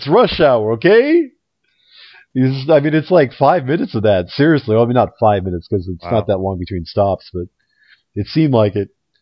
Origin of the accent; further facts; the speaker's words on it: New York, United States; accent: New York; That was my New York accent right there.